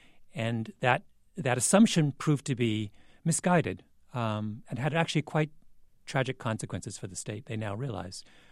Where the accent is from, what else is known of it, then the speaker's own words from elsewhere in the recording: Canada; I always bring up the fact that I'm Canadian.